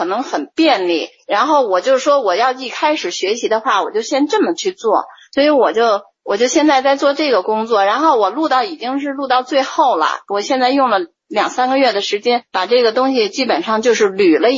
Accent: Beijing, China; 我就是北京的啊

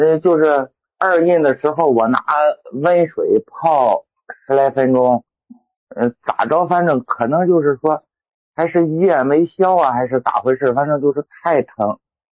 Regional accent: Binzhou, Shandong, China; 山东滨州的。

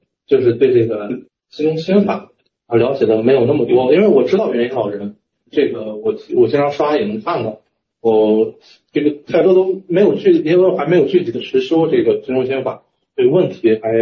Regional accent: Linfen, Shanxi, China; 就是我是山西人，然后那个山西临汾的，然后我们那边有个广胜寺。

